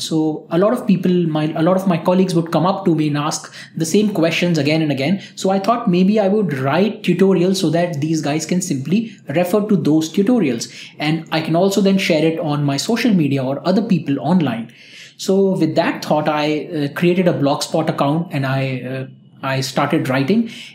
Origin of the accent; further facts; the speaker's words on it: India; I'm from India